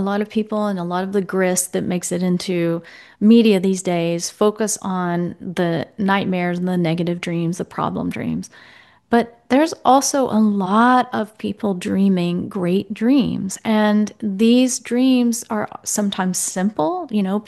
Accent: United States; Now, I have, growing up in America, a certain idea of what a czar represents and means

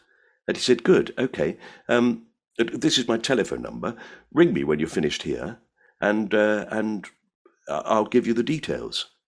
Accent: Orpington, London, United Kingdom; I think I still sound like I come from Orpington.

